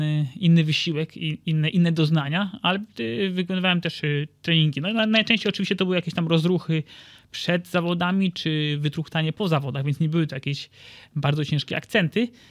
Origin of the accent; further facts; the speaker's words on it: Bydgoszcz, Kuyavian-Pomeranian Voivodeship, Poland; jako że pochodzę z Bydgoszczy, to już mam jedno odhaczone